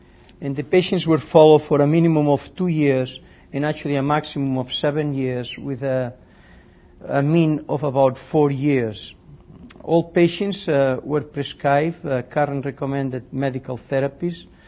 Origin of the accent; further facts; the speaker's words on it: New York, United States; from New York, and we are in Los Angeles in the scientific meetings of the American Heart Association.